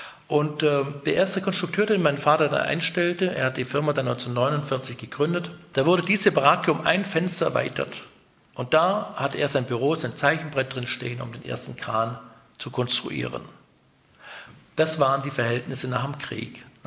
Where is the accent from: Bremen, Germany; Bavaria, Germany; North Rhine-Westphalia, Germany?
Bavaria, Germany; Memmingen; born there; Genau am 25. September 1950. Die ersten paar Tage durfte ich in Bayern verbringen, im Krankenhaus in Memmingen nämlich. Aber dann aufgewachsen bin ich ja doch auf der württembergischen Seite der Iller. Die Iller ist ja dort die Grenze.